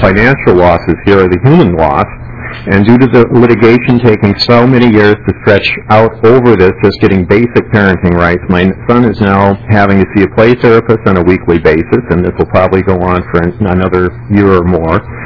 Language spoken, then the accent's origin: English; St. Cloud, Minnesota, United States; I'm from St. Cloud, Minnesota.